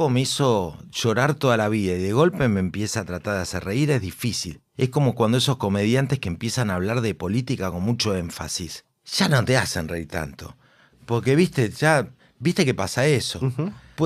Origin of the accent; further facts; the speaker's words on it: Buenos Aires, Argentina; yo soy de Parque Patricios, pero estoy a dos cuadras de la Buteler.